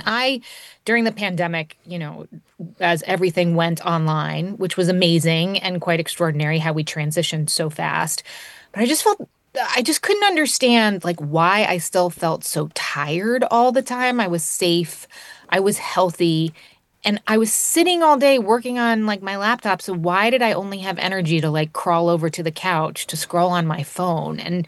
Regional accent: New Jersey, United States; So I grew up in New Jersey and ended up becoming a journalist right out of college.

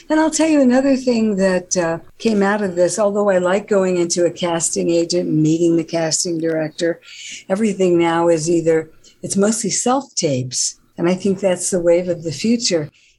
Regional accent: New York, United States; But I'll speak to you in my native tongue, because originally I was from New York, so I talk like this, and it's much easier for me to talk like this in any other way.

